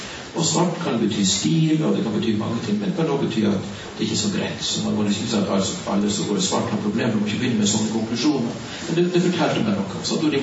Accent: Iceland; now in Norway; Jeg er så fra Island.

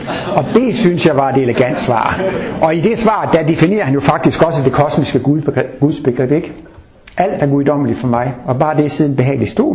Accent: Jutland, Denmark; now in Sweden; 65 år, men jeg føler mig som en 85-årig. Men som sagt, så er jeg jo fra Jylland, og jeg har nogle gange sagt til svenskerne, jeg er jyde.

